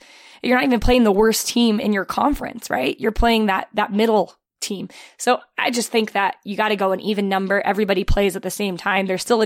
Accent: United States; for me, I'm an American.

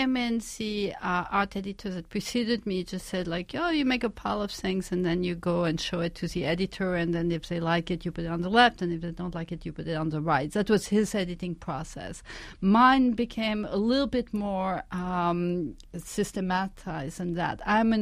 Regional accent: France; I didn't grow up with it. I grew up in France.

